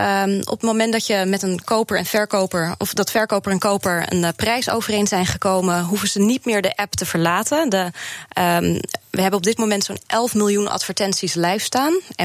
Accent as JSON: {"language": "Dutch", "country": "Netherlands", "said": "En als echte Hollanders zijn we altijd heel goed in het zoeken naar de beste deal."}